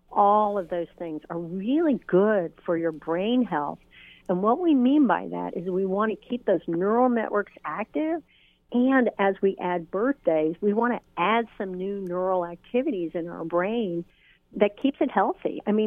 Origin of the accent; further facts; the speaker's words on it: New York, United States; go to the field near my house growing up in New York, and I explored the field and the forest and down to the Long Island Sound